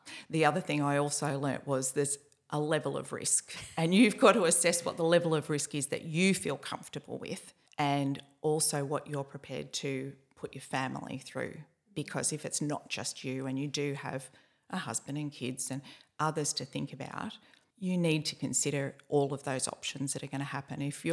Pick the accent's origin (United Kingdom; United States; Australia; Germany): Australia; Swan Hill, Victoria; also born or lived in Gold Coast; So he started off as a carpet layer in Swan Hill. We come from Swan Hill.